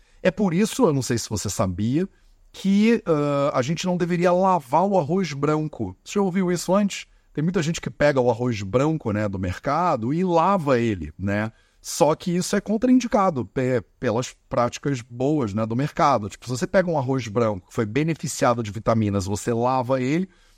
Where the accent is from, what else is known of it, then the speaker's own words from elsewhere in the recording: Rio de Janeiro, Brazil; accent: carioca; eu sou brasileiro, sou carioca, né? Nascido, criado com esse sotaque aqui complicado.